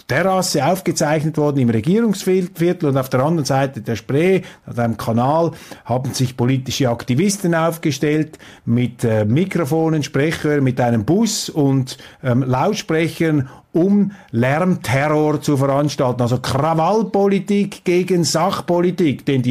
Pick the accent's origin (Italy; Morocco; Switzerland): Switzerland; Und die ARD, man fragt sich als Schweizer, warum haben die das eigentlich laufen lassen?